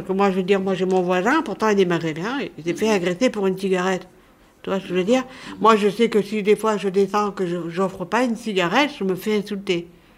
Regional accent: Lille, Hauts-de-France, France; Moi, je suis de Lille, moi.

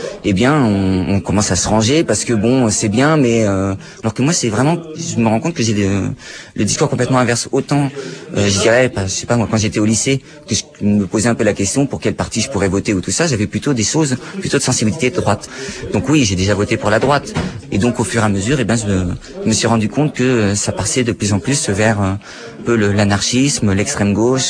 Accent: Paris, Île-de-France, France; Je viens de Paris

